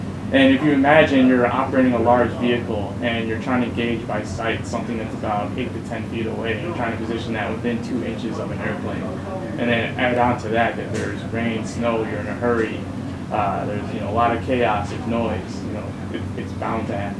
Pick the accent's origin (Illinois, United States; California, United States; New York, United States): Illinois, United States; Chicago; also born or lived in Atlanta; now in Boston, United States; I was here. So I'm from Chicago, then I lived in Atlanta for a while, then I came up to MIT for business school.